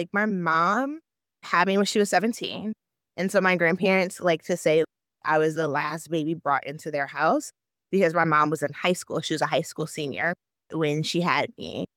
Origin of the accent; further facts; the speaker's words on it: Michigan, United States; However, as a person, I grew up in Michigan, born and raised. My family is like not necessarily from Michigan. They were part of, like, of course, the Great Migration.